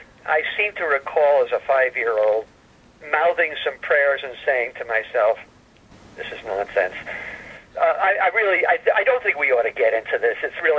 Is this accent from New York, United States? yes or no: yes; New York City, New York, United States; Well, I was born in New York City, and I went to Bronx High School of Science, and I went to Polytechnic Institute of Brooklyn, living at home when I was in school